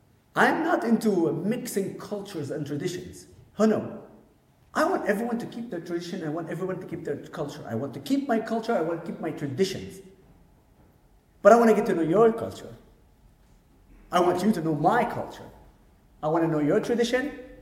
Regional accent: Nazareth, Northern District, Israel; also born or lived in Haifa; At age of 3, my parents moved to Nazareth. Nazareth is the largest Arab city in Israel. I grew up in between those two cities.

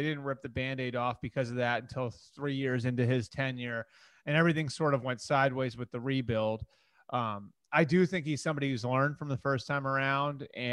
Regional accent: Massachusetts, United States; You know, that's my hometown, right?

